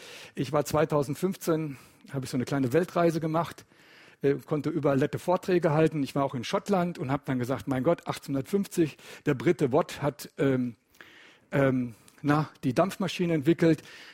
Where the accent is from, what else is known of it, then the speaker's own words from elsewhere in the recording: North Rhine-Westphalia, Germany; das hören Sie hoffentlich, oder denke ich zumindest an meiner Aussprache, ich komme nicht aus dem Schwabenland, ich komme aus dem Ruhrgebiet, ich komme aus dem Pott, wie man bei uns sagt.